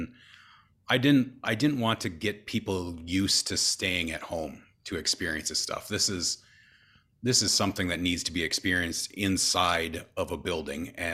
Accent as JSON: {"language": "English", "town": "Viroqua", "region": "Wisconsin", "country": "United States", "tie": "born or raised there", "said": "I'm from Viroqua. I grew up from Viroqua."}